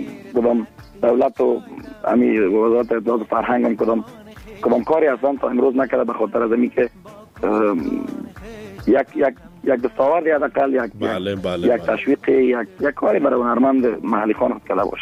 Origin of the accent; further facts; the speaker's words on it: Kabul, Afghanistan; از مالیت کابل هستم.